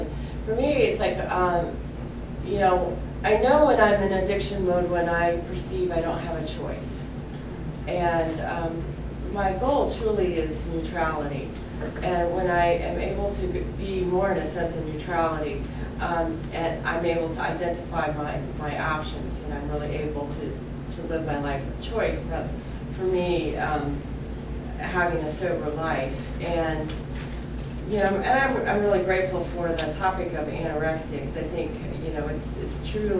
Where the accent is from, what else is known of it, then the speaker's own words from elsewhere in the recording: Florida, United States; I'm from Florida.